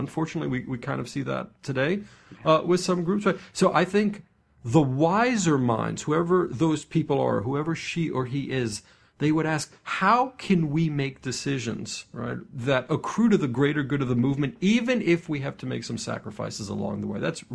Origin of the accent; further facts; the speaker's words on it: New York, United States; now in Washington, United States; I'm a Washingtonian now. I'm originally a New Yorker